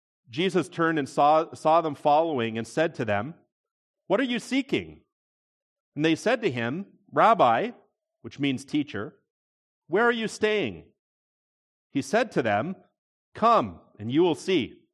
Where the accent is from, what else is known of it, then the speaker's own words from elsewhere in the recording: Ontario, Canada; I've spent a good chunk of my life here in the Niagara region. I grew up in Niagara and then moved away for a little bit. Didn't expect to move back, but in God's providence, brought us back to Welland.